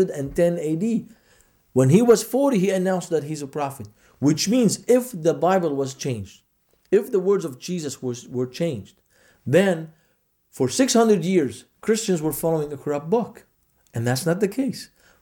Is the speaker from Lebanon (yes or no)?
yes; Lebanon; English is a second language; I said, I'm from Lebanon.